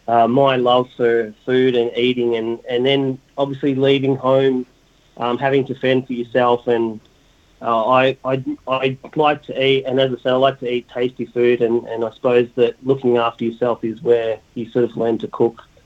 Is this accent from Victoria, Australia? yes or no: yes; Melbourne, Victoria, Australia; I grew up in Clayton, Melbourne, It was quite a multicultural neighborhood